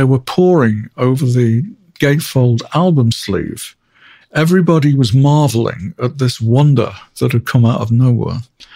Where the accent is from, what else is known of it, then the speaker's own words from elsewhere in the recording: Manchester, North West England, United Kingdom; I grew up in Manchester, outside Manchester.